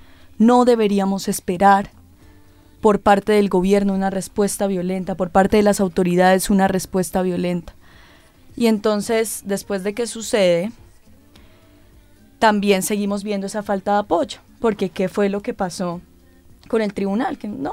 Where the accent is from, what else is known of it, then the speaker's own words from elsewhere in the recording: Colombia; El desespero, como colombianos, en este caso como mujeres, decimos, ¿qué más hacemos?